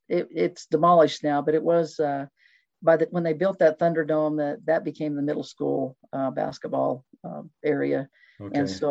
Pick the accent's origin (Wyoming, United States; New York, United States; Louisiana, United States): Wyoming, United States; Mountain View; now we can't lose to Mountain View. It's my hometown, and they'll be giving me a hard time for now until the end of time.